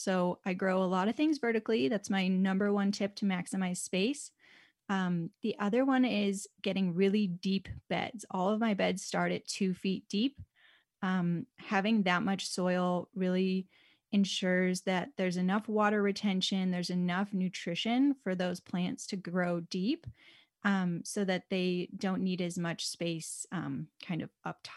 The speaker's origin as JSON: {"language": "English", "region": "Illinois", "country": "United States", "tie": "born or raised there", "also_born_or_lived": "Atlanta", "moved": "yes", "lives_now": "Boise, United States", "said": "I grew up in Illinois. I moved down to Atlanta about 10 years ago. I was in really humid climates before Boise."}